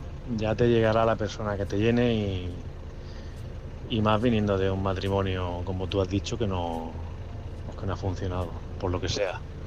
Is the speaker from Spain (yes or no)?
yes; Almería, Andalusia, Spain; de Almería